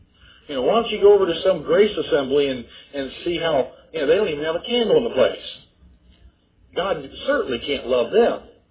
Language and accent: English; Bellbrook, Ohio, United States; I remember years ago that I grew up in Bellbrook, and even at that time, lo, those many years ago